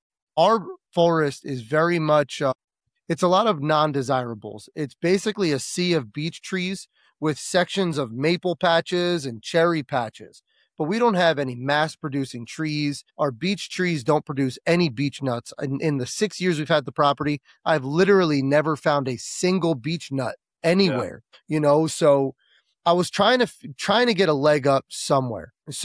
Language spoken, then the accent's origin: English; New Jersey, United States; I'm from New Jersey. We don't get the deer that people get in Ohio or Iowa